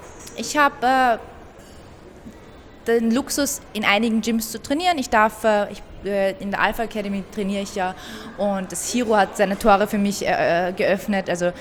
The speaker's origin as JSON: {"language": "German", "country": "Austria", "tie": "born there", "said": "Genau, also meine Eltern kommen aus dem Iran, ich bin hier geboren, aber ich würde doch sagen, dass ich Perserin bin. Aber genauso sage ich, ich bin Österreicherin, also man ist da so dazwischen."}